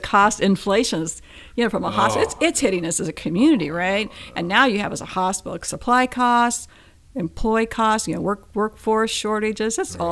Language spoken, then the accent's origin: English; Eureka, California, United States; Yeah, I grew up in Eureka, California, which it's raining and having earthquakes right now, but I grew up in Eureka, California, then went to school in Hillsburg, wine country.